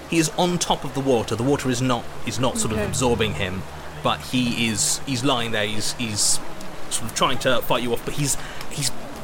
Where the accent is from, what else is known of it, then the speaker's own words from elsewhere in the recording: South West England, United Kingdom; I'm from Dorset